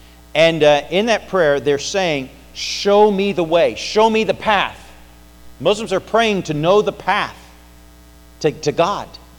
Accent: Indiana, United States; born there; I was born in Indiana, but I could have been born in India.

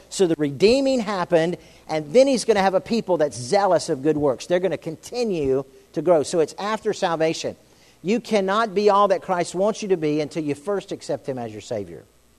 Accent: Florida, United States; I grew up in Florida, and there are ponds, little lakes and ponds, depending on what you want to call them, all over.

